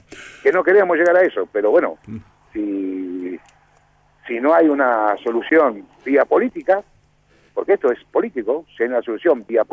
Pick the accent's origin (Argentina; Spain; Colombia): Argentina; somos argentinos.